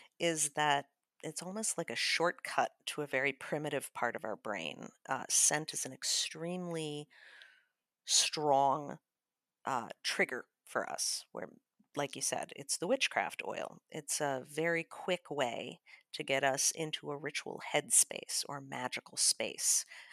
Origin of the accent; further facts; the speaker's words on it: Chicago, Illinois, United States; I'm from Chicago.